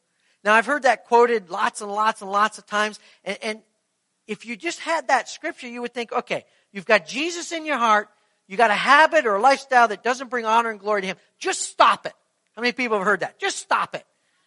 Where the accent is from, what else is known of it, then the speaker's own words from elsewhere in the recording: Canada; now in United States; In my case, I can say I'm a Scotchman. I'm a Canadian.